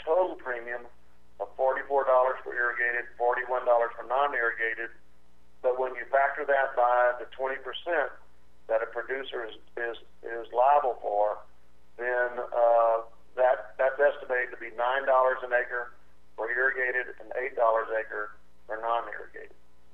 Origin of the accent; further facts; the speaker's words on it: Louisiana, United States; I'm originally from Louisiana.